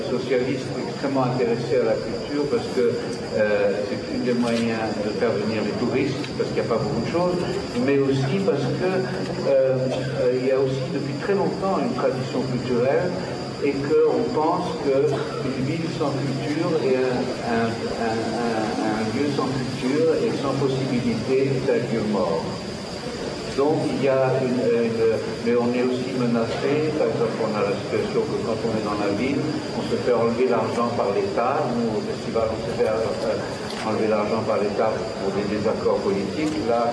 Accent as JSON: {"language": "French", "country": "Switzerland", "said": "D'abord, je suis suisse."}